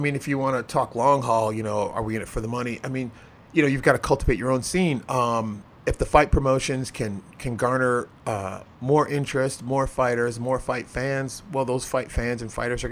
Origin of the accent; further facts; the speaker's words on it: Chicago, Illinois, United States; now in Los Angeles, United States; You know, I'm from Chicago as well. I'm out in Los Angeles now.